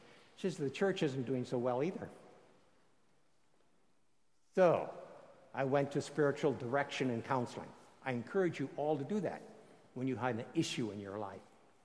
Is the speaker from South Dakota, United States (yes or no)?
yes; South Dakota, United States; I'm from South Dakota, fourth generation dirt farmer.